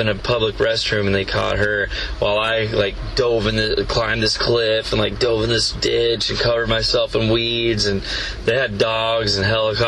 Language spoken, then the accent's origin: English; Richland, Washington, United States; born there; Eastern Washington, it's like the desert town called Richland.